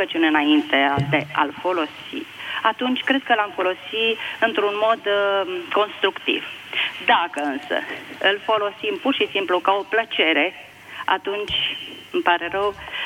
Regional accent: Bucharest, Romania; din București.

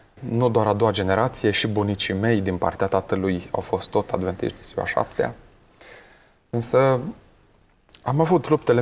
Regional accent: Târgu Mureș, Mureș County, Romania; sunt din Târgu Mureș, însă drumurile vieții, cărările vieții m-au condus

